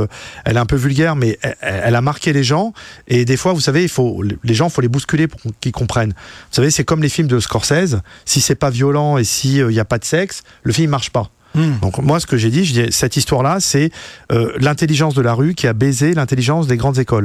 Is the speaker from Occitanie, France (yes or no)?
no; Paris, Île-de-France, France; Parce que moi, je viens de banlieue, enfin de Paris.